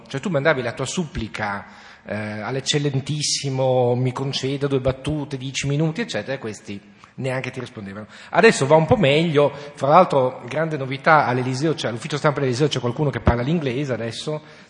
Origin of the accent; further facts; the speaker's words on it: Modena, Emilia-Romagna, Italy; born there; sono nato a Modena